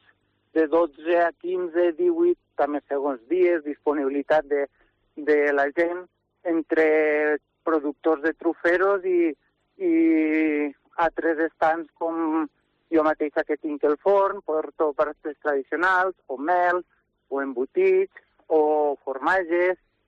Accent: Culla, Valencian Community, Spain; bueno, jo soc de Culla i quasi està feo dir-ho

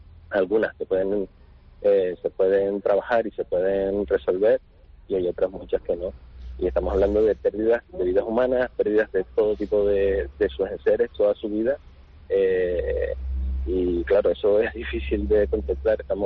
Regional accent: Canary Islands, Spain; entendieron que somos de Canarias, no tenemos maquinaria pesada

